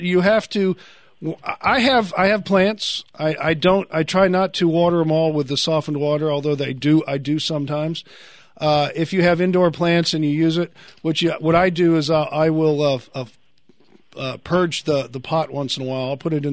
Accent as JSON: {"language": "English", "town": "Fort Worth", "region": "Texas", "country": "United States", "tie": "born or raised there", "said": "since I grew up in Fort Worth, I used to smell it as it was cooking."}